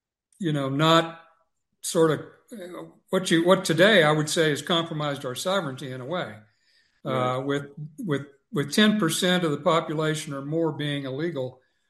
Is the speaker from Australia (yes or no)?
no; Texas, United States; I grew up in South Texas, and the Bracero program ended in 1962.